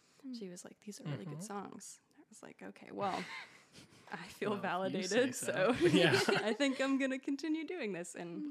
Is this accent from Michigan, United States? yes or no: yes; Michigan, United States; But yeah, I was born and raised in Michigan and now I live here